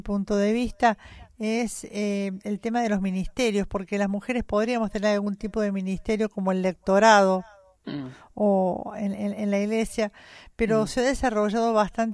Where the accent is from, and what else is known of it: Argentina